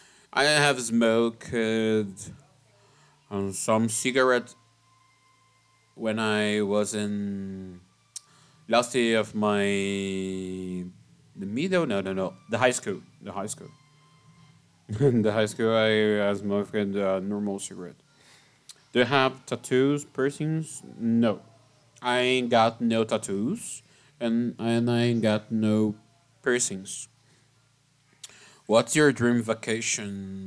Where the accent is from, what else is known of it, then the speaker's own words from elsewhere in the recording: São Paulo, Brazil; English is a second language; Also, I'm from Brazil, São Paulo, Brazil.